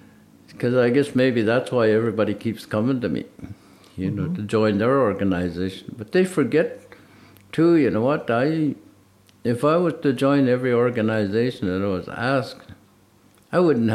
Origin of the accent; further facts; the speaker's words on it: Salmon Arm, British Columbia, Canada; I'm a counselor from Salmon Arm.